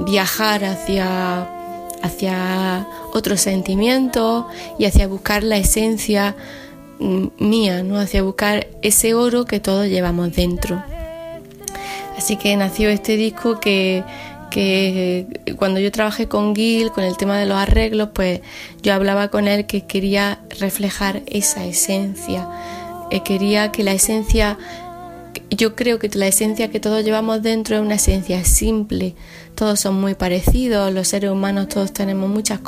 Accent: Granada, Andalusia, Spain; en la historia de mi ciudad natal, perdón, de Granada

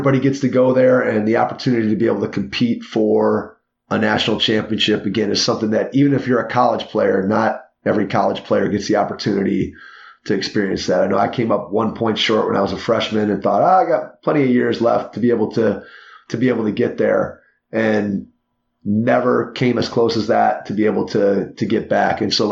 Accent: Cleveland, Ohio, United States; But we're from Cleveland, so we drove from Cleveland up through the Upper Peninsula

